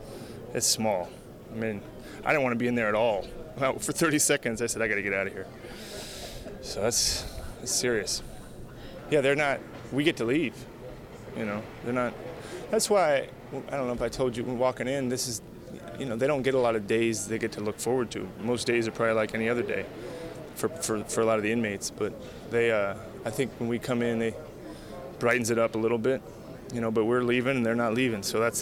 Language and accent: English; Alamo, California, United States; I mean, you know, I grew up in the Alamo, California. I mean, I barely know anybody that's been to jail for 2 days.